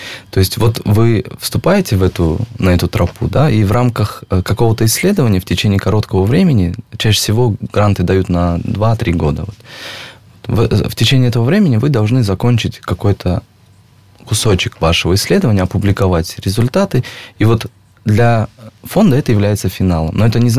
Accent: Uzbekistan; now in Krasnodar, Russia; И я человек вообще южный достаточно. Краснодар – это не мой родной город. Я приехал из Узбекистана в Краснодар.

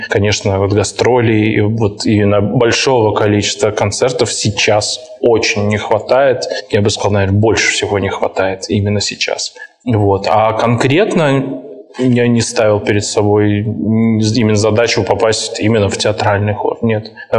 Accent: Moscow, Russia; now in Perm, Russia; я вообще родом из Москвы. Так случилось, что по своей профессии очень много ездил и даже жил за рубежом длительный период. И вот так случилось, что вернулся в Россию и сразу в Пермь попал.

